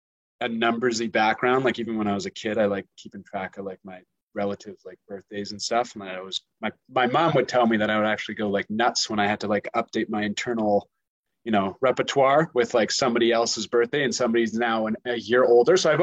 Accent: Calgary, Alberta, Canada; I'm from Calgary, so I grew up a Flames fan.

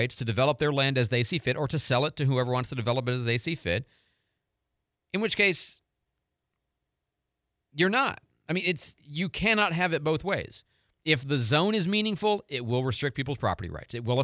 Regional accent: Oregon, United States; I'm from Oregon.

